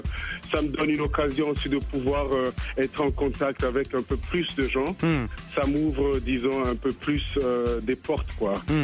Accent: Burundi; born there; also born or lived in Kenya / Rwanda / Tanzania; je suis de nationalité rwandaise. Je suis né d'un père jamaïcain, une mère rwandaise. Mais je suis né au Burundi et j'ai grandi en Afrique

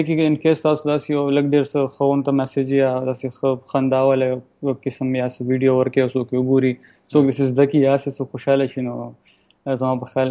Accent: Peshawar, Khyber Pakhtunkhwa, Pakistan; also born or lived in Germany; زه هو بیسیکلی د پېښور یم او زه اوس په روسټورنټ مې جرمني کې مې سبق ویل

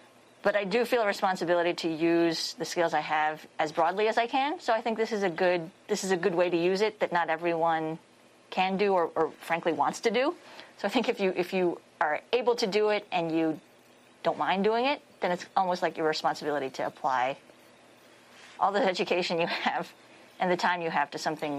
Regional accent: Manhattan, New York, United States; now in Georgia, United States; Georgia is actually, in many ways, even more diverse than where I grew up in Manhattan.

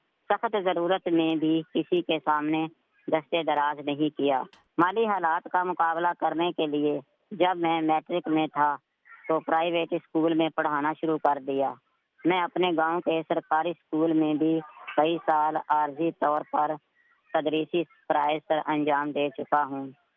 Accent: Hasna, Punjab, Pakistan; گاؤں ہسنا, تحصیل چونیا, ضلع قصور کا رہنے والا ہوں.

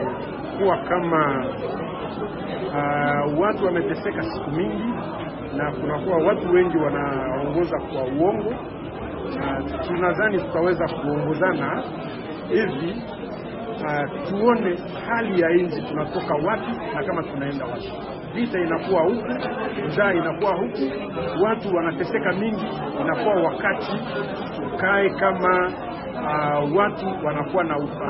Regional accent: DR Congo; hii ni onyo kwetu sisi kama wakongomani

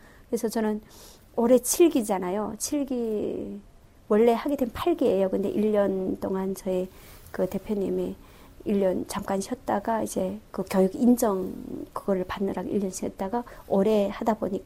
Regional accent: North Korea; 나도 북한 사람이지만

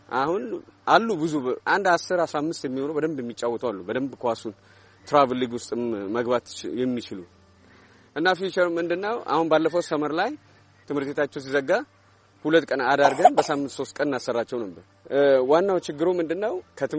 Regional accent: Addis Ababa, Ethiopia; ደግሞ አልማዝ ሜዳን ያደግኩት የቄራ ልጅ ነኝ።

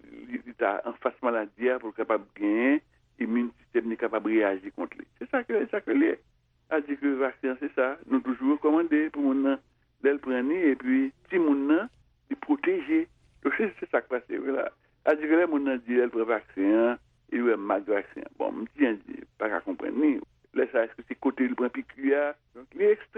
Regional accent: Haiti; je suis dans le pays caribéen, c'est-à-dire que je suis haïtien

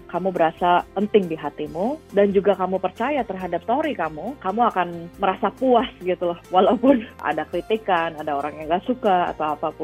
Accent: Indonesia; Apalagi aku juga dari Asia ya, yang apa sih mental illness itu gak pernah diomongin, apalagi di Indonesia.

